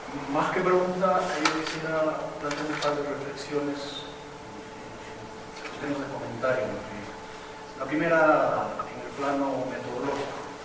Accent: Peru; Soy peruano y justamente por eso quería hacer esta reflexión.

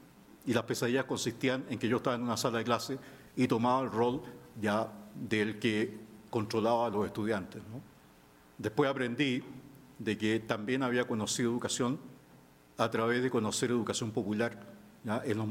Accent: Chile; moved away as an adult; Soy chileno originalmente.

